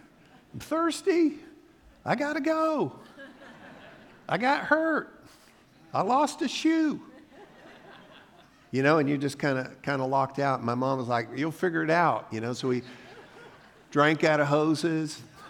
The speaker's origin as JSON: {"language": "English", "town": "Leesburg", "region": "Florida", "country": "United States", "tie": "born or raised there", "said": "I grew up in Central Florida, grew up in Leesburg, and we didn't have air conditioning then."}